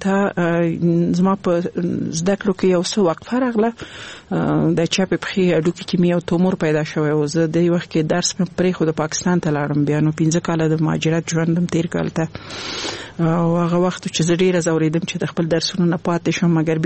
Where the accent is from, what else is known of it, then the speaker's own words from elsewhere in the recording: Laghman, Afghanistan; also born or lived in Nangarhar; زه خپل د لغمان ولایت يم